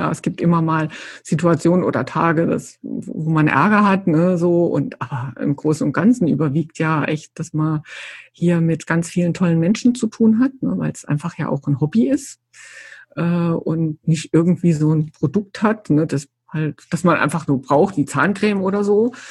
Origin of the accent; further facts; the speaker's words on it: Saarland, Germany; als ich damals hierher gezogen bin, ich komme ja aus dem Saarland eigentlich